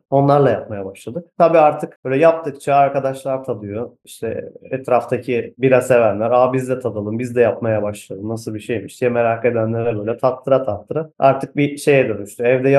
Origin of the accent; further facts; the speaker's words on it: Antakya, Hatay, Turkey; 1984 doğumluyum. Doğma büyüme Antakyalıyım. 40 yıldır buranın kültürünü alarak büyüdük. Üniversiteyi Çukurova Üniversitesi'nde, Adana'da okudum bu arada.